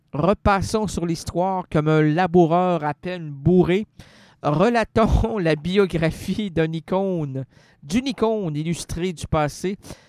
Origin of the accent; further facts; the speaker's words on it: Quebec, Canada; accent: Québécois dialect; Moi, je suis un Québécois francophone, d'expression francophone. Je parle à des francophones, je m'exprime en français, j'espère, dans un dialecte québécois.